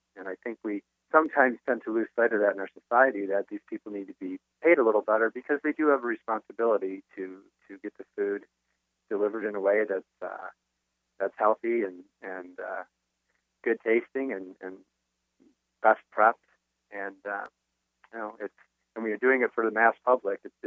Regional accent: Detroit, Michigan, United States; We're all Detroiters. Most of us are born and raised in Detroit.

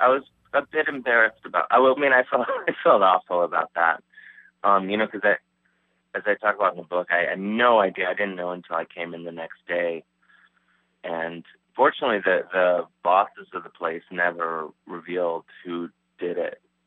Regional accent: Cleveland, Ohio, United States; but I think they knew that I was this kid from Cleveland who really didn't know what was going on.

